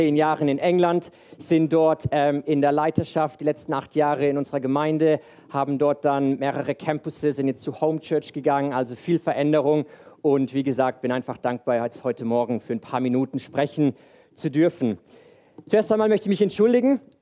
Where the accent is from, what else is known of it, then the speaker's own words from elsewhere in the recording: Königsfeld, Baden-Württemberg, Germany; ich bin hier in Königsfeld aufgewachsen, habe das Abitur hier auf der Zinzendorf-Schule gemacht.